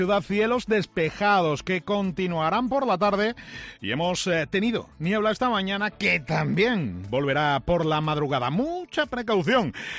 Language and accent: Spanish; Extremadura, Spain; hablamos ahora también de un tema que como extremeños nos toca bastante